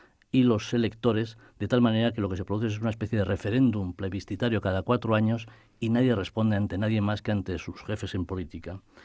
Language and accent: Spanish; Basque Country, Spain; Yo como vasco y además como exdiputado por Barcelona, creo que soy sensible a ello